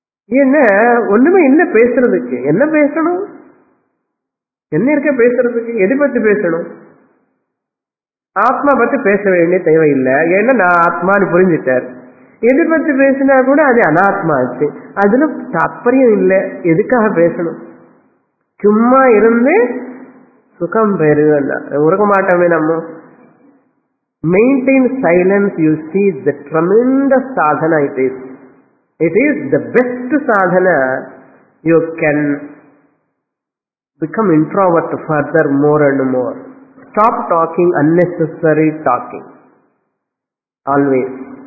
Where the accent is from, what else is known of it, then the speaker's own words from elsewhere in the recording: India; I am an Asian. I am an Indian. I am related to India, relative world.